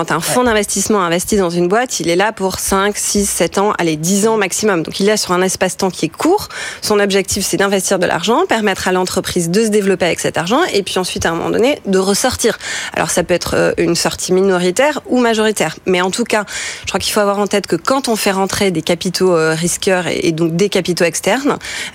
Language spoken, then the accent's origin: French; France; je crois qu'en tant que Français, on est inquiet et on s'interroge pour notre pays.